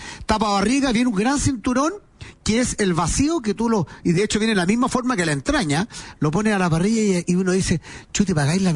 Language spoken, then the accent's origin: Spanish; Chile; Uno, que somos súper, el chileno es cómodo, quiere tener todo fácil a la mano